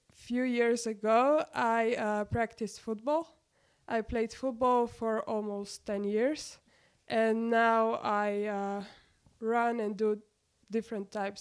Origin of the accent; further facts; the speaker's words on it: Vipava, Goriška, Slovenia; English is a second language; I'm from Vipava. It's in the coastal region of Slovenia.